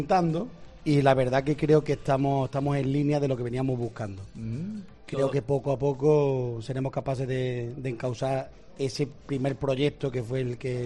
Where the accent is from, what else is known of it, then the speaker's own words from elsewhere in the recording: Andalusia, Spain; now in Málaga, Spain; no somos de Málaga, pero llevamos aquí muchísimo tiempo. Venimos de la parte de Sevilla, pero llevamos aquí trabajando en la parte de Málaga mucho tiempo y además viviendo y sintiéndonos muy acogidos por el malagueño.